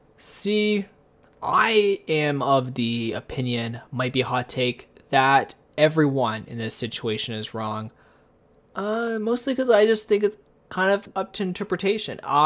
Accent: Canada; clearly we're both Canadian, so flag probably doesn't mean as much to us. But like, both my parents are in the Canadian military.

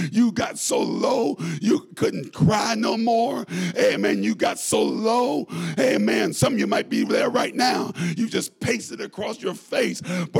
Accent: Indiana, United States; I'm from Indiana.

